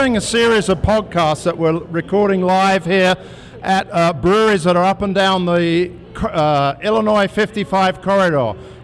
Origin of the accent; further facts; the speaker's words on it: United Kingdom; I'm the Brit, by the way.